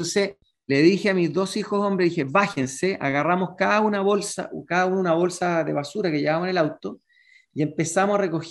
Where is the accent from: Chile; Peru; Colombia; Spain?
Chile; la actitud que yo creo que tenemos que tener como chileno